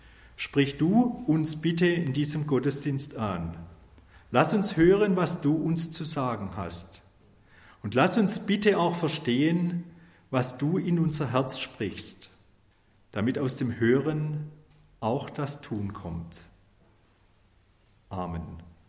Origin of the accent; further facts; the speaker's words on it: Hallwangen, Baden-Württemberg, Germany; ich komme aus Hallwangen